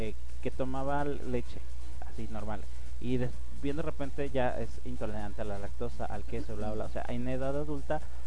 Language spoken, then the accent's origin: Spanish; Jalisco, Mexico; yo soy lechero de corazón, yo soy de los Altos de Jalisco